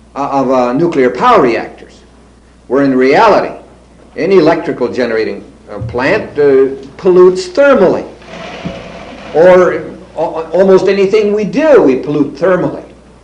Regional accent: Washington, United States; I'll never forget when I was raised in Western Washington.

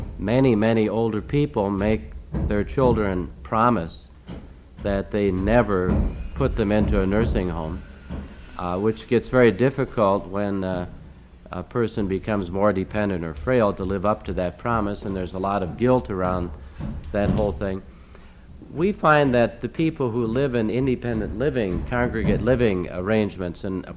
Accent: Minneapolis, Minnesota, United States; I'm from Minneapolis, working with the Ebenezer Society.

